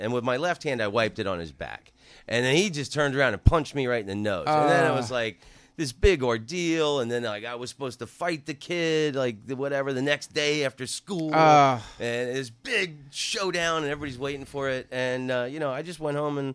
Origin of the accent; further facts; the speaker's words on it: Oviedo, Florida, United States; I grew up in outside of Orlando, Florida, a little town called Oviedo.